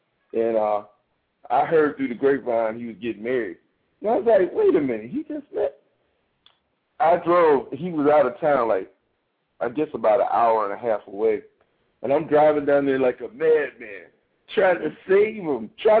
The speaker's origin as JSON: {"language": "English", "town": "Steubenville", "region": "Ohio", "country": "United States", "tie": "born or raised there", "said": "He lived right up the street from me and about six houses in between us. And we grew up hanging together in Steubenville."}